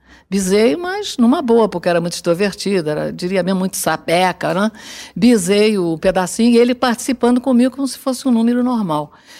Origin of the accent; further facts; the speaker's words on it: Areal, Rio de Janeiro, Brazil; Eu não fui criada no Rio, eu fui criada no interior do Rio de Janeiro, eu fui criada num lugar chamado Areal, estado do Rio. Voltei para o Rio já aos 17 anos